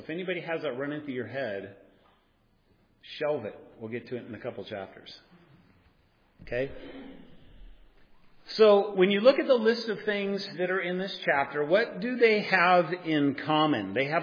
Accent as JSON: {"language": "English", "region": "Colorado", "country": "United States", "said": "because I'm from Colorado"}